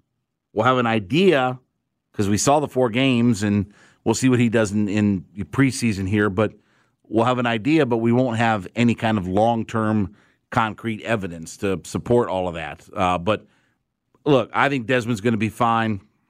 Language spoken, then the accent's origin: English; Canton, Ohio, United States; up in Canton, Ohio, my hometown of Canton, Ohio, for the Pro Football Hall of Fame game.